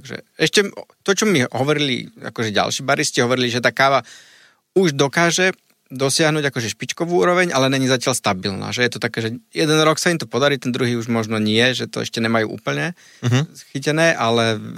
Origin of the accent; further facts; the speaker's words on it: Trnava Region, Slovakia; accent: Trnava; mám také nejaké slabiky, ktoré proste už som zlenivel, takže ich vyslovujem tak trnavsky, ale v čínštine, dajme tomu.